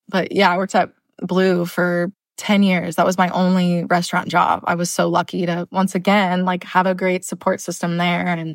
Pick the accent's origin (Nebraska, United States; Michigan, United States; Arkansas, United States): Nebraska, United States; Well, I did grow up in Nebraska. and moved around a bunch, was in the restaurant industry for like 10 years.